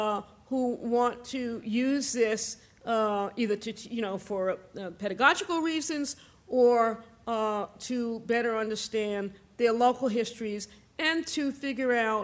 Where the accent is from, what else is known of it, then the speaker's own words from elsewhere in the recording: New York City, New York, United States; also born or lived in Birmingham, Alabama / Mississippi; I was born in Slossburg Hospital for Colored Women in Birmingham, Alabama. So yes, I didn't stay in Birmingham long. My family moved pretty quickly to New York City.